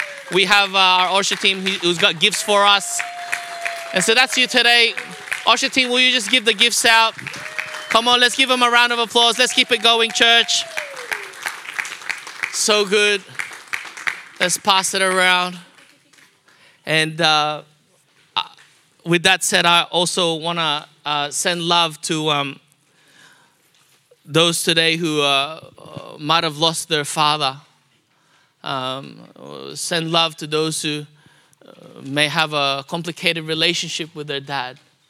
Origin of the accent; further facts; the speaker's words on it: Philippines; And as a Filipino, when it comes to September, that's when Christmas begins.